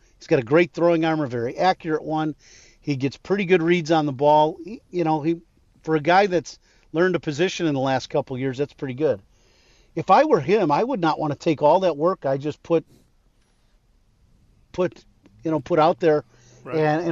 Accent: Chicago, Illinois, United States; I'm a Chicagoan. I was born and raised in our city, right, and, and love all our pizza in our city also.

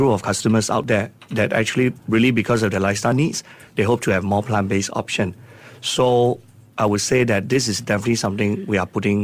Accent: Singapore; I believe as a Singaporean

